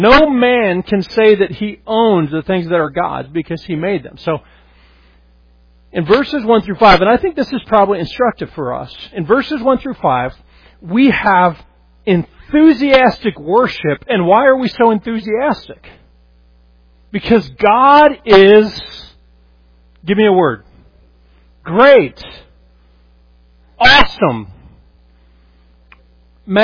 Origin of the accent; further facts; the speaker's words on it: Colorado, United States; I grew up in Colorado, in the West. I've never seen the Grand Canyon.